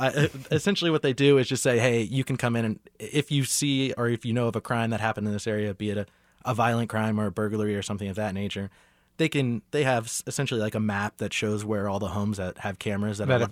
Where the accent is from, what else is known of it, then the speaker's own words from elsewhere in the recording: London, United Kingdom; born there; also born or lived in Houston / Singapore; I grew up a little bit of everywhere. I was actually born in London, England. I spent a little time on the East Coast in Houston, Texas, in Singapore, actually, when I was a young tyke.